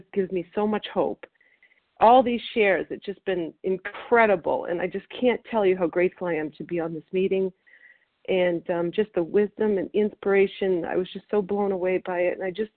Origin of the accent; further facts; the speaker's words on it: Massachusetts, United States; I'm from Massachusetts, and I'm a compulsive overeater.